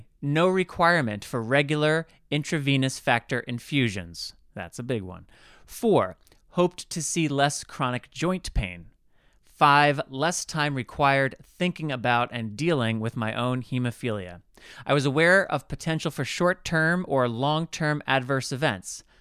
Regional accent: United States; I am walking 5 to 8 kilometers most days, which as an American, I haven't a clue what that means.

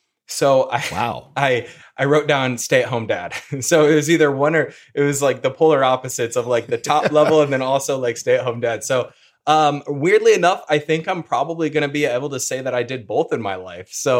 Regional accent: Peoria, Illinois, United States; Well, you know that I'm from the Peoria area in Illinois, so I did grow up rooting for the Bulls.

